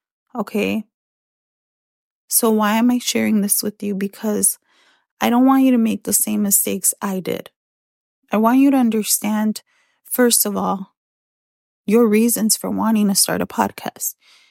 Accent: Chicago, Illinois, United States; A lot of you know I grew up in Chicago where there's a lot of freaking traffic.

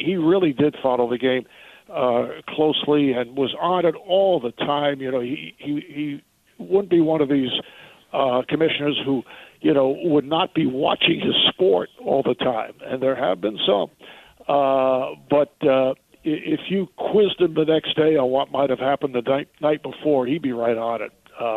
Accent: New York, United States; Well, I was a great fan of a couple of broadcasters when I was growing up in New York

